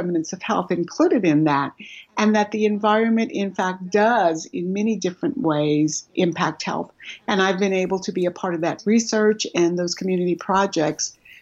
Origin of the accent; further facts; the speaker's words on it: San Antonio, Texas, United States; I am from San Antonio, Texas, so this is where I live, born and bred here, so very, very much a part of the community here.